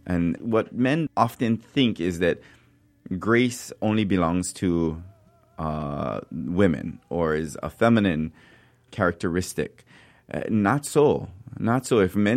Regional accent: Hilo, Hawaii, United States; I'm from Hilo, so it's just the fabric that makes up Hilo. It's part of that fabric that makes up the small sleepy town of Hilo on the island of Hawaii.

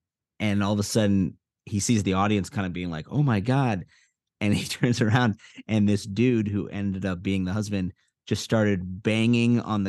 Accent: Evanston, Illinois, United States; June 9th, my hometown of Evanston, Illinois, at Space on the 10th

